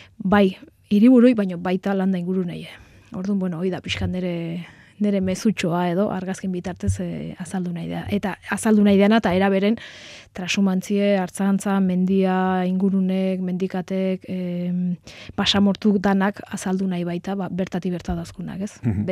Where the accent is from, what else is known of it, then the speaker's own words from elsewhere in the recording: Basque Country, Spain; now in Navarre, Spain; gipuzkoarra naiz, Nafarron bizi naiz